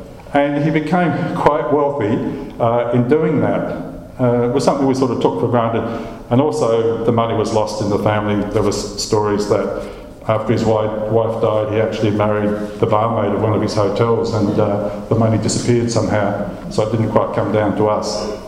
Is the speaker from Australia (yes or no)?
yes; Murray Bridge, South Australia, Australia; I grew up in Murray Bridge, so I grew up along the Murray.